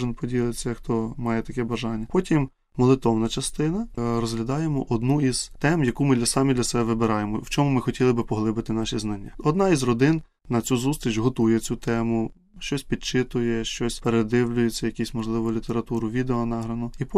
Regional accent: Kyiv, Ukraine; ми, як кияни, бачимо, як ми завантажені в нашому житті

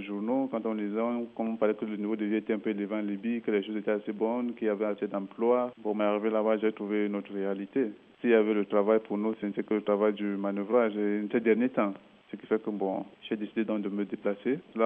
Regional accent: Central African Republic; moved away as an adult; Je viens de la RCA, République centrafricaine. Bon, j'ai quitté mon pays il y a cela environ 3 ans.

